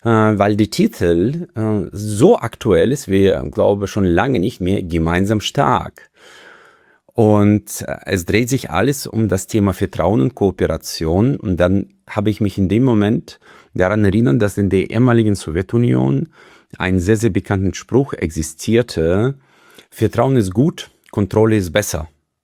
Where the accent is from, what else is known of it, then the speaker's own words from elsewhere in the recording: Uzbekistan; Also ich komme aus einem Land, aus Usbekistan, wo ich persönlich eher Handschlagmentalität habe